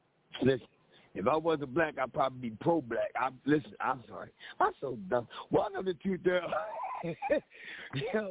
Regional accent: Philadelphia, Pennsylvania, United States; and I say yo, because I'm from Philly. We always say yo. So I say yo.

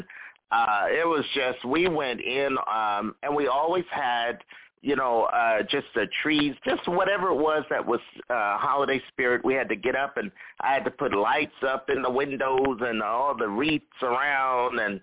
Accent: Philadelphia, Pennsylvania, United States; also born or lived in New Jersey; I grew up as well in Philadelphia. I was born in Philadelphia, just so folks know a little bit more about us, and partly raised in northern New Jersey.

